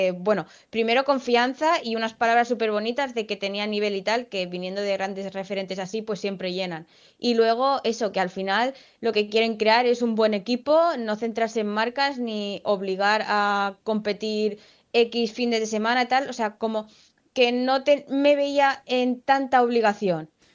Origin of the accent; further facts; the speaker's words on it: Sabadell, Catalonia, Spain; yo soy de Sabadell, es una ciudad con bastantes subes y bajas.